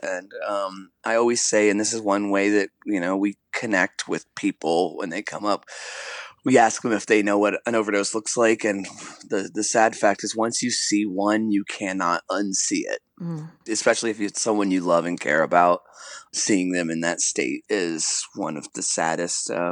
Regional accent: Midwest, United States; We're from the Midwest. It's been really, really bad here.

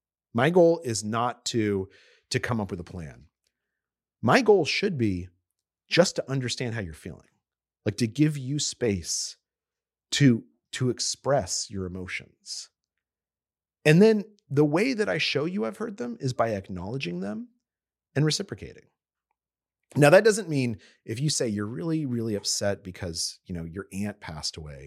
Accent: New Mexico, United States; I'm someone who grew up in New Mexico. I'm an American.

